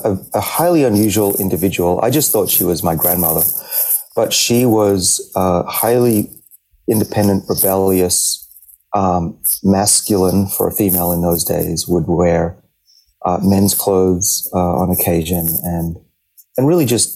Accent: Australia; moved away as an adult; we kids growing up in Australia, where I was for the first 25 years of my life, we would walk through the bush

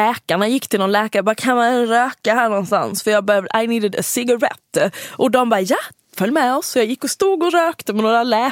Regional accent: Halmstad, Halland County, Sweden; jag är från Halmstad

